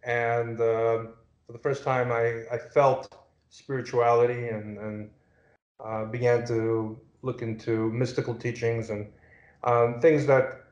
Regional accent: Brooklyn, New York, United States; also born or lived in Kyiv, Ukraine; I was born in Ukraine, in Kyiv, in 1973, and then my family emigrated to Brooklyn, New York, in 1978. I was 4 years old. And a Brooklyn boy, you know, raised, went to public school, junior high school, Midwood High School.

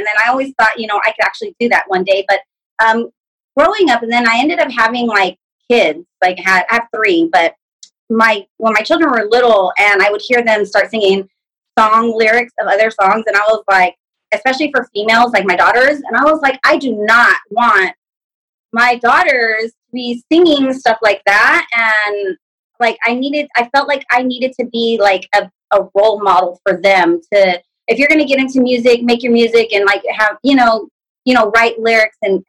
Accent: Stockton, California, United States; also born or lived in San Antonio; But I'm from Stockton. My roots are from Stockton. I was born in Texas on a military base, actually. So San Antonio, Texas, Fort Sam Houston. I was born there.

